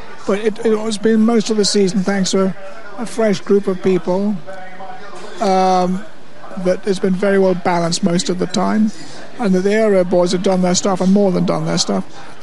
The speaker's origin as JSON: {"language": "English", "region": "England", "country": "United Kingdom", "said": "As a good Englishman, I should tell you as an Irishman that the English don't get emotional"}